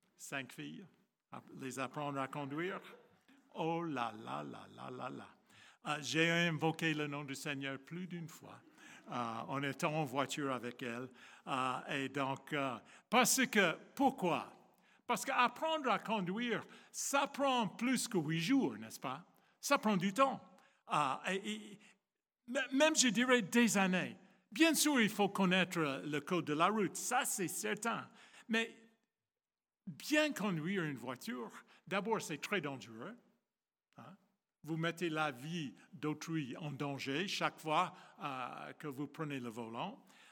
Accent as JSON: {"language": "French", "country": "United States", "said": "conduire en France, ce n'est pas la même chose que de conduire chez moi aux États-Unis."}